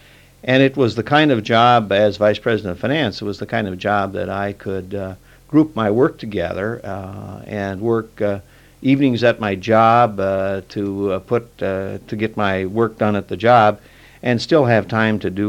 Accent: McIntosh, Minnesota, United States; I was born in McIntosh, Minnesota. … We lived on a farm in rural Minnesota.

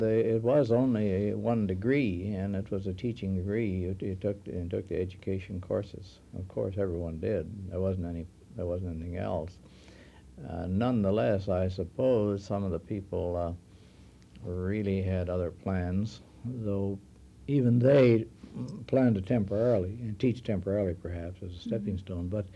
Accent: Detroit Lakes, Minnesota, United States; I grew up in Detroit Lakes, yes.

